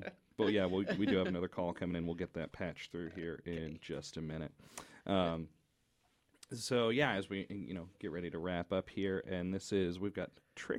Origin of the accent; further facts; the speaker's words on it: Texas, United States; I don't know that we ever had a real white Christmas when I grew up in Texas.